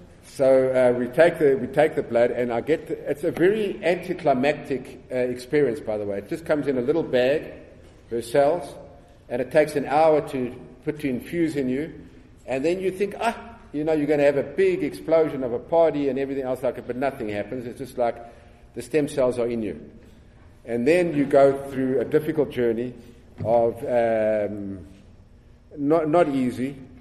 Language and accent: English; Texas, United States; And I'm from Texas, and I've got non-Hodgkin's lymphoma.